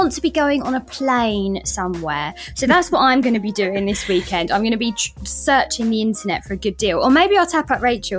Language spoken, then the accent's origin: English; Portugal; Well, I mean, I grew up in Portugal, so Portugal's really easy for us